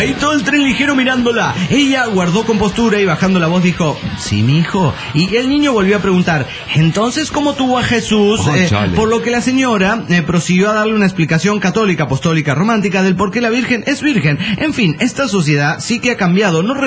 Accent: Guadalajara, Jalisco, Mexico; Soy la nana de Guadalajara, Jalisco

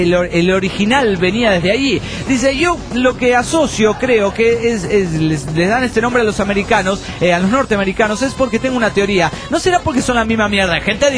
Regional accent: Entre Ríos, Argentina; Nada, mentira, no soy de Tucumán. Soy de Entre Ríos

